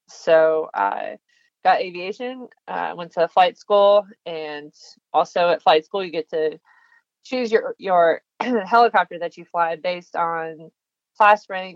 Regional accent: Colorado, United States; also born or lived in California / Virginia; Yeah, so I was born in Colorado. I grew up in three different states, Colorado, California, and Virginia.

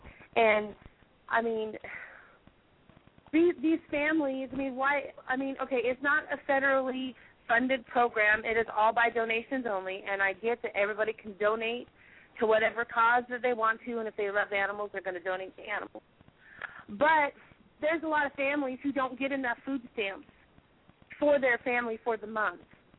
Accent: Texas, United States; I'm from Texas.

